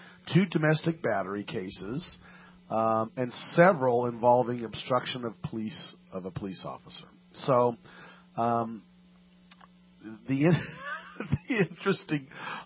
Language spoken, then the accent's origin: English; Penryn, California, United States; I grew up in Penryn.